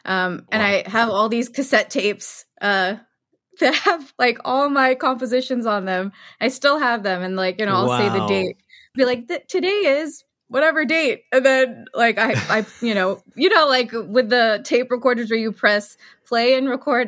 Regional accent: Maryland, United States; I was born in Maryland in a very small town.

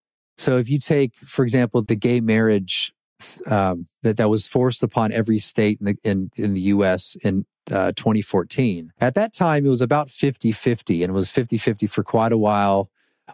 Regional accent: United States; And I, as an American, I feel that as well.

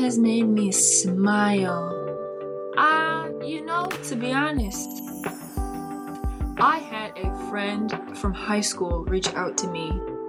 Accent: New Jersey, United States; moved away as an adult; now in Tennessee, United States; I live in Central Tennessee. I'm originally from Jersey. Hey, Jersey folk.

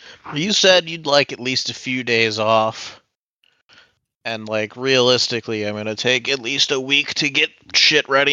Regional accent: Kirkland, Washington, United States; I was born in Kirkland. I lived in Kirkland.

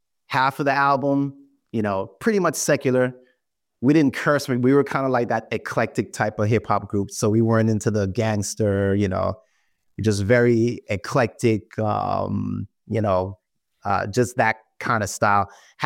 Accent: New York, United States; Growing up in New York, you know, you got people on every street corner, like, you know, pushing this religion, that religion.

